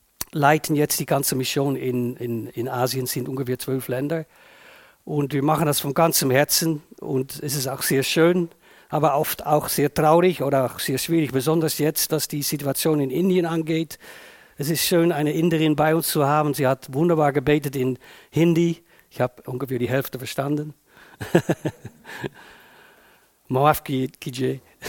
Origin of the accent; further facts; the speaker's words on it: Netherlands; German is a second language; also born or lived in India / Pakistan / Sri Lanka; ich bin Holländer